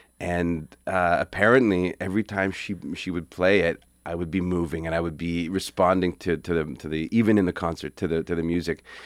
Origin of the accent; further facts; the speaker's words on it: Toronto, Ontario, Canada; born there; I was born in Toronto.